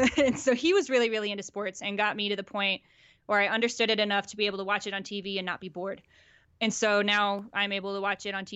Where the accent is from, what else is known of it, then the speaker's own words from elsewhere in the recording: Denver, Colorado, United States; also born or lived in Phoenix, Arizona / Flagstaff, Arizona; So I was born in Phoenix and then moved to Denver in 2000 and grew up here, grew up with the Rockies and the Broncos and all that kind of stuff. And then went back to Flagstaff, Arizona for college.